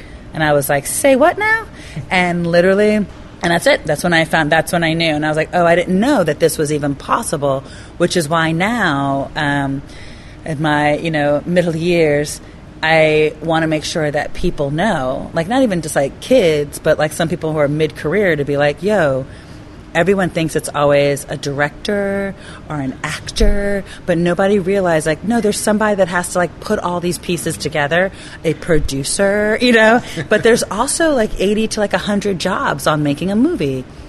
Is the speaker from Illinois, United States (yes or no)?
no; New Jersey, United States; So I grew up in Jersey, New Jersey, and I'm an Army brat, right?